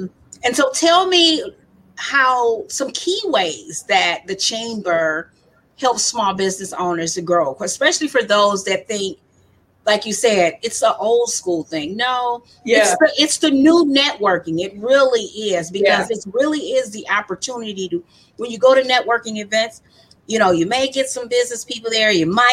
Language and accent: English; Detroit, Michigan, United States; I'm from Southwest Detroit